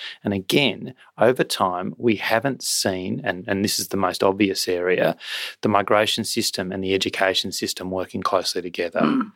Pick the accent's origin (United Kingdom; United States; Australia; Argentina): Australia; In visiting the country as an Australian minister, I'm obviously not making any judgment on domestic politics in the UK.